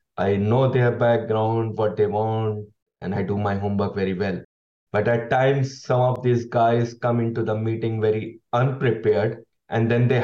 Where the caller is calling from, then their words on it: The Hague, South Holland, Netherlands; I'm calling from Den Haag, Netherlands.